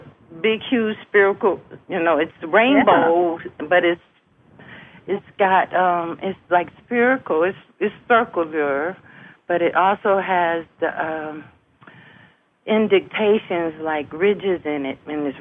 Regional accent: High Springs, Arkansas, United States; born there; because I was born in High Springs, Arkansas.

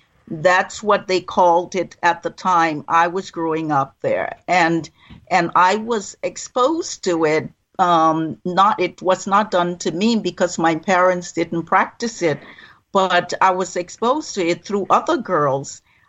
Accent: Monrovia, Montserrado, Liberia; now in United States; I was born in Monrovia, Liberia, the country's capital, which is located on the west coast of Africa. And I spent most of my life there.

